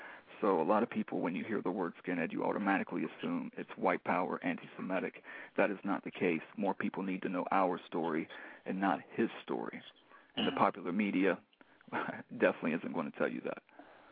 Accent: North Carolina, United States; Like I said, I'm from North Carolina, and in the late 80s and early 90s, I was involved with SHARP and ARA.

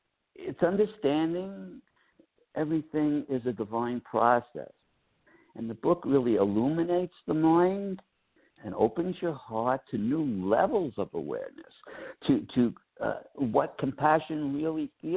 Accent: Brooklyn, New York, United States; I come from Brooklyn, New York. I grew up a different whole lifestyle.

